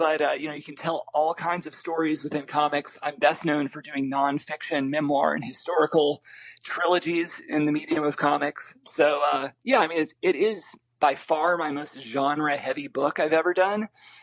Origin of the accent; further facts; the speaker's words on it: Arkansas, United States; in the Ozark Mountains in Arkansas, my home state.